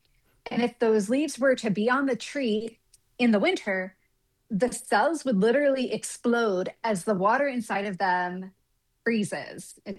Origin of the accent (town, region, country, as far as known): Appalachia, United States; born or raised there